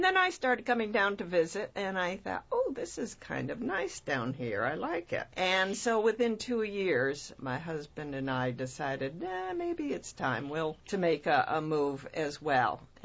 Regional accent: Vermont, United States; moved away as an adult; I was born and raised in Vermont and lived there till I was a young adult in my early 30s.

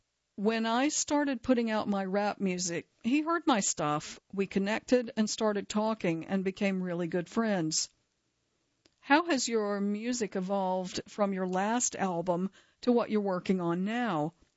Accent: Oakland, California, United States; But the environment where we grew up in Oakland was rough.

